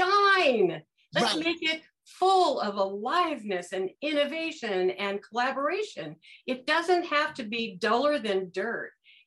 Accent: Reseda, California, United States; San Fernando Valley. I was raised in Reseda.

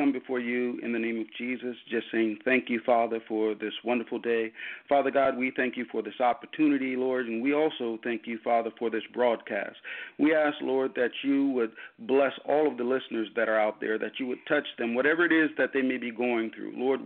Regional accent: Los Angeles, California, United States; now in Carson, United States; born and raised in the Los Angeles area, and moved from Los Angeles to Carson, and this is where we reside.

